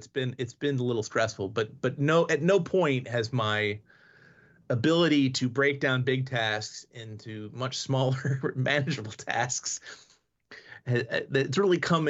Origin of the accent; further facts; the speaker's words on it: Cleveland, Ohio, United States; also born or lived in New Jersey; I mean, although I grew up mostly in Cleveland, I started out in New Jersey.